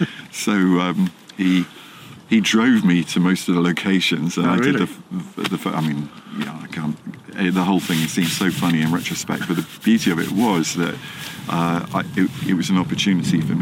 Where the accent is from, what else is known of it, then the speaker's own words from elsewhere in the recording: Exeter, South West England, United Kingdom; also born or lived in London; I'm from Exeter, so from the other end of the country, and ended up in London